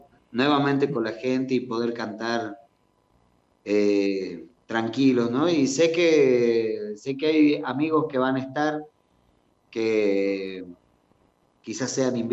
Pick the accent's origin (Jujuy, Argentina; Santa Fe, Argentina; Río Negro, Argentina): Jujuy, Argentina; now in La Plata, Argentina; yo ya venía en construcción desde Jujuy y cuando llegué a la ciudad de La Plata